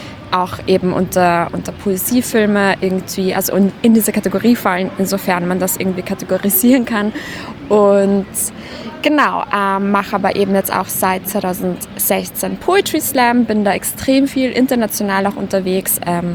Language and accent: German; Vienna, Austria; ich komme aus Wien